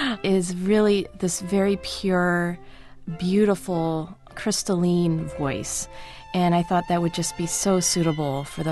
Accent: San Diego, California, United States; Yes, I was born in San Diego and studied in the Los Angeles area at the Colburn School of Performing Arts.

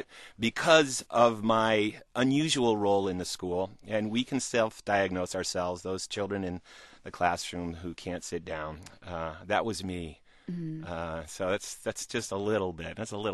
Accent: Indianapolis, Indiana, United States; and I grew up in Indianapolis.

